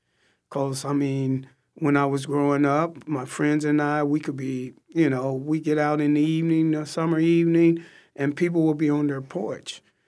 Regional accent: Columbia, United States; And it's because I was born and raised in Columbia. And back then, police officers did walk the beat.

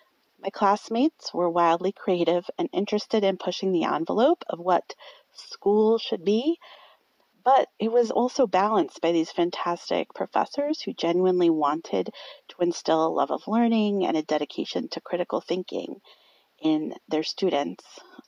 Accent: Holyoke, Massachusetts, United States; from Holyoke, and this is my story, Talking Trees.

